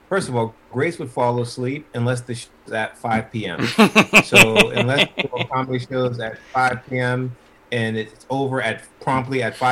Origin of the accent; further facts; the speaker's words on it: United States; Look, I'm American. We're the worst when it comes to other countries.